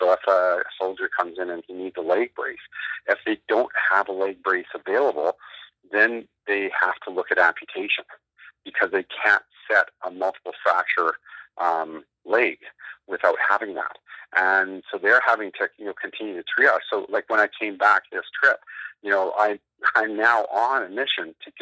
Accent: Canada; me as a Canadian, I'm not used to that.

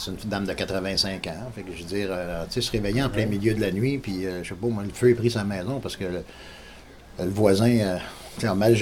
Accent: Montreal, Quebec, Canada; Moi, je viens de Montréal, puis je veux dire, quand une personne, même juste crier, il s'en va, il le ramasse

